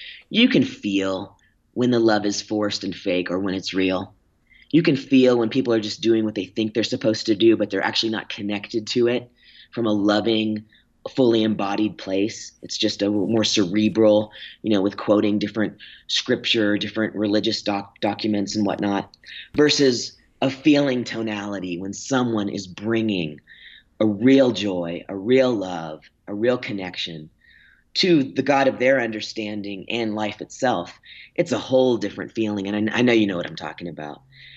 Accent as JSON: {"language": "English", "region": "Virginia", "country": "United States", "tie": "born or raised there", "said": "I have a couple I grew up with in Virginia"}